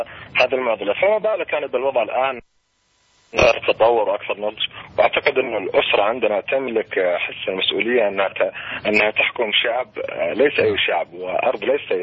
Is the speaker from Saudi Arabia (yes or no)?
yes; Saudi Arabia; أنا كمواطن سعودي أشعر أن الأمانة لدى أصحابها حقيقة